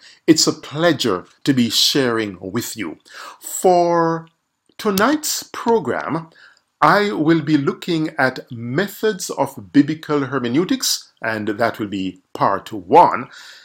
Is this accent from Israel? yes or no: no; Jamaica; accent: Jamaican; from my accent, you can tell that I'm Jamaican. I grew up in Jamaica, studied at Northern Caribbean University